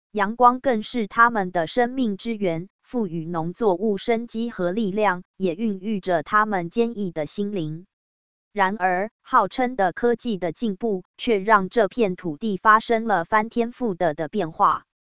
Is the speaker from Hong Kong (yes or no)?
no; Pingtung County, Taiwan; 尤其在我的故乡屏东县